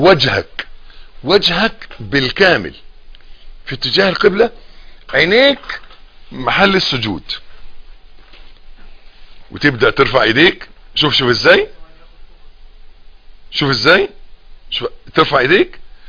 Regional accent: Egypt; بيقولوا عيبنا احنا كمصريين ان احنا بنتكلم من مناخيرنا، بنتكلمش من بقنا

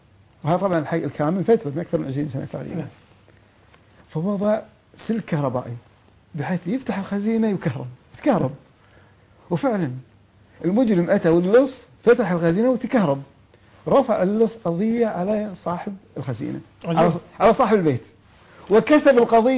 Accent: Kuwait; بعض القوانين الوضعية موجودة عندنا في الكويت.

